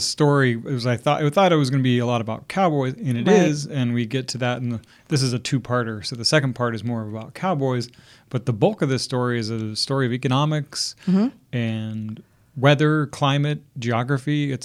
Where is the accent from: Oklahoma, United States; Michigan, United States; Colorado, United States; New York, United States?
Oklahoma, United States; Edmond; I grew up in Edmond.